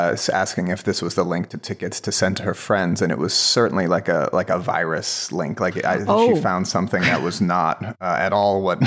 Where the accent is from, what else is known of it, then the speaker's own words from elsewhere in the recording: Ireland; I get I read as Canadian, but I'm Irish.